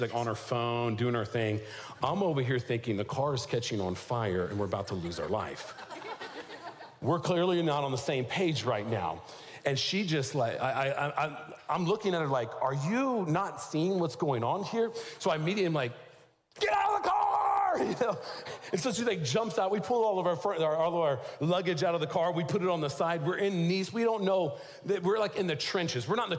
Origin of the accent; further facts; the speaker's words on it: Texas, United States; I'm from Texas, you know, really getting into it.